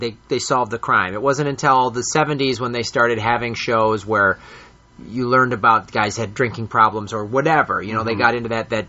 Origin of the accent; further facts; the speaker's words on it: Midwest, United States; First of all, growing up in the Midwest, it's this wonderful postcard for Hawaii.